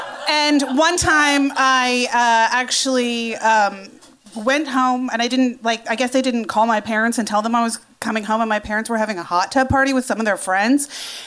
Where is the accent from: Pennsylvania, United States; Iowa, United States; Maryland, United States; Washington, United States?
Iowa, United States; And growing up, I grew up in Iowa. I was very attached to my mother.